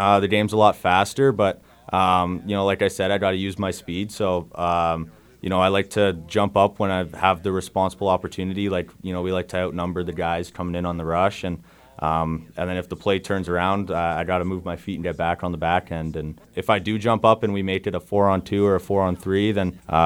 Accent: Oshawa, Ontario, Canada; And so I grew up in Oshawa, played there for most of my minor hockey and then ended up going to play in Ajax, Ajax Pickering Raiders.

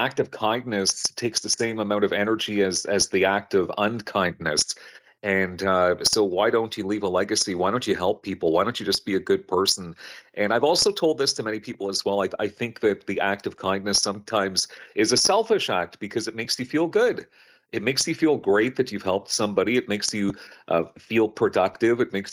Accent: Vancouver, British Columbia, Canada; So it goes back to I grew up in Vancouver, not too far from where you are.

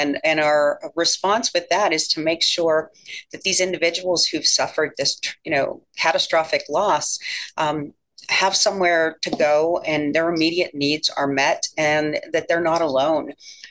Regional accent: Apollo, Pennsylvania, United States; I actually grew up in Armstrong County in Apollo. So I didn't make it too far away, because I actually live in the same house I grew up in.

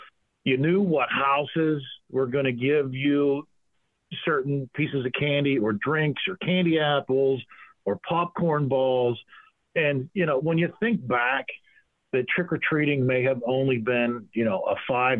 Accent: Harrison Park, Pennsylvania, United States; I grew up in Harrison Park, which was a great place to grow up, to be quite honest with you. Here within Penn Township, it's the Penn Trafford School District.

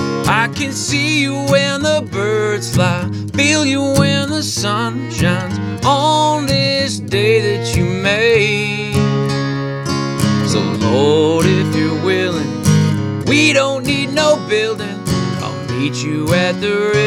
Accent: Fishing Lake Métis Settlement, Alberta, Canada; moved away as an adult; I grew up on Fishing Lake Métis Settlement. Spent my whole life there, really. I moved away to play junior hockey after high school.

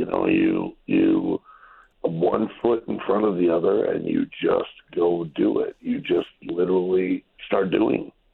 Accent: Ohio, United States; now in Louisville, United States; Originally, yes.

